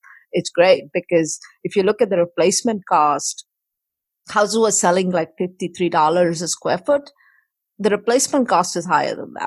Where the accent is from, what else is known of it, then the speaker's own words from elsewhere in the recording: India; moved away as an adult; now in United States; I came from India to the United States in 98 and went to college here